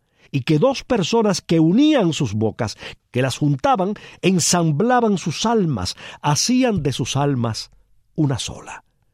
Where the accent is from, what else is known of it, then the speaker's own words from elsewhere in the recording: Cuba; Así somos los cubanos de besucones.